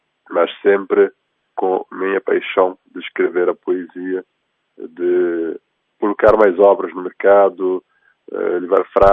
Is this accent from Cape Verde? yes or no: yes; Cape Verde; now in Italy; atualmente resido aqui em Itália, sou de Cabo Verde.